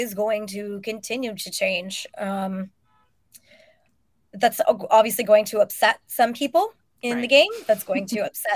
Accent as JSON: {"language": "English", "region": "California", "country": "United States", "tie": "born or raised there", "said": "I grew up in Northern California when Barry Bonds was Barry Bonds."}